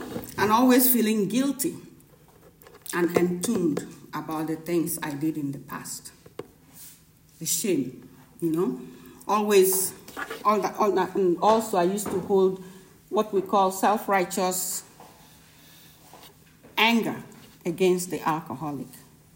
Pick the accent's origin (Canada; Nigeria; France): Nigeria; now in United States; I'm Nigerian, by the way, I'm American, but also Nigerian, I'm a Nigerian.